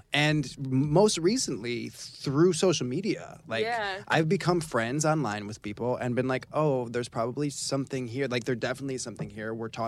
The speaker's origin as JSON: {"language": "English", "town": "Chicago", "region": "Illinois", "country": "United States", "said": "I'm from Chicago. We're both from Chicago. We get it."}